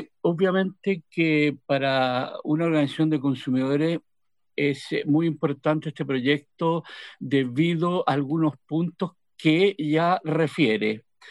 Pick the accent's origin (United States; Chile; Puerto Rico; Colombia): Chile; Las personas todavía somos, los consumidores chilenos, respetuosos de la ley.